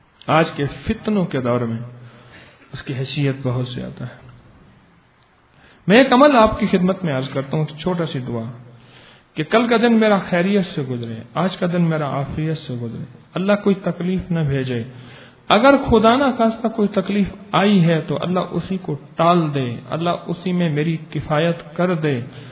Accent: Lahore, Punjab, Pakistan; میں لاہور سے آیا ہوں جو فیشن کی منڈی ہے.

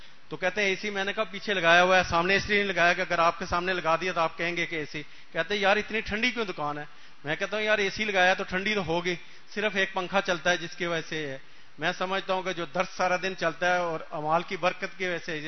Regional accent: Rawalpindi, Punjab, Pakistan; میں راہل پنڈی سے آیا ہوں،

